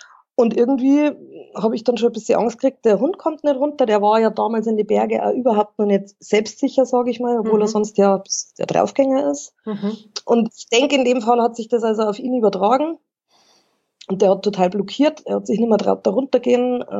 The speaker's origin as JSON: {"language": "German", "town": "Burghausen", "region": "Bavaria", "country": "Germany", "said": "ich bin aus Burghausen. Das gehört also weder zum Chiemgau noch zum Berchtesgadener Land noch zu Salzburg. Das ist von Salzburg 60 Kilometer weit weg."}